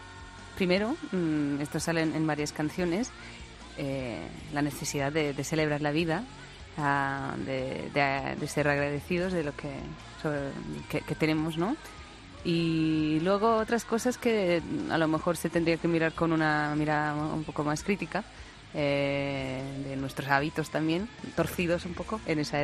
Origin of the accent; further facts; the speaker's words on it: Estonia; Spanish is a second language; now in Spain; creo que soy una estoniana españolizada, ¿no? No, decir, porque ya llevo unos 10 años aquí, entonces un tiempo sí, pero vengo de Estonia.